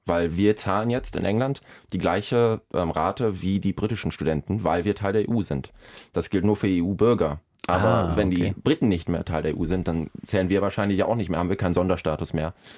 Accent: Kenya; accent: Kenyan English; Ich bin in Kenia aufgewachsen. Mhm. Also ich habe 7 Jahre lang in Kenia gelebt und dort Englisch gelernt, auch Swahili, aber kam dann zurück mit einem kenianischen Akzent im Englisch.

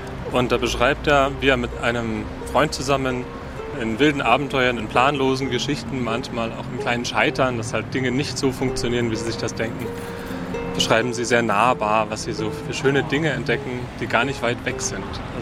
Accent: Herrenberg, Baden-Württemberg, Germany; Wir kommen aus Herrenberg, aus der Nähe von Stuttgart und machen Urlaub bei Garmisch-Partenkirchen.

